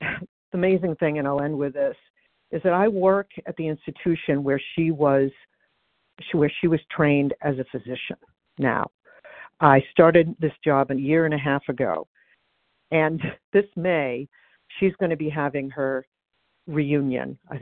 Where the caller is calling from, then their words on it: New York City, New York, United States; I'm calling from New York City, but I live in the Boston area.